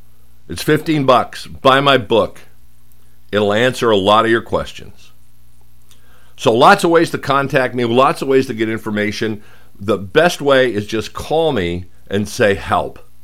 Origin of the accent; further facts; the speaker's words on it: Phoenix, Arizona, United States; How many of you remember walking 18 holes carrying your clubs growing up in Phoenix when it was 105 degrees?